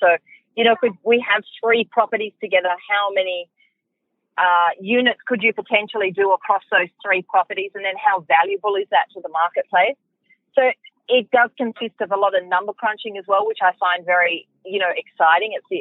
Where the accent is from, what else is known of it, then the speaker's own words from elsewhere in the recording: Sydney, New South Wales, Australia; So I grew up out in Western Sydney